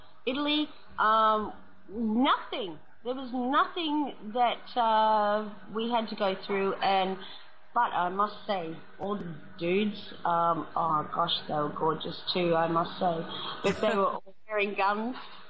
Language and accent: English; Australia; Well, you know what? As an Australian family, I never want to go back to the U.S. again.